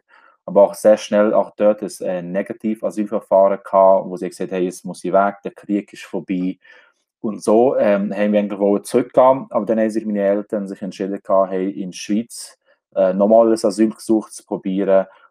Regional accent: Kosovo; ich bin in Kosovo geboren und aufgewachsen, in einer Familie, in einer grossen Familie, ich würde sagen so in einer Sippenfamilie, in einem Dorf.

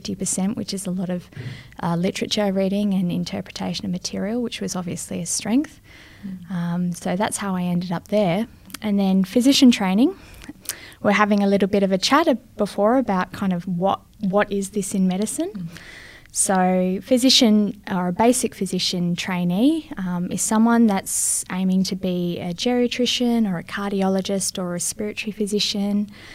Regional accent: Bunbury, Western Australia, Australia; also born or lived in England; Largely grew up down in Bunbury, which is, many of you know, a little coastal town.

